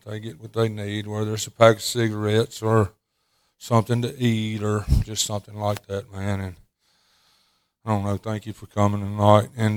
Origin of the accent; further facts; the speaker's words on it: Greenwood, Mississippi, United States; I was born and raised right outside of Greenwood, Mississippi. I was raised in the country.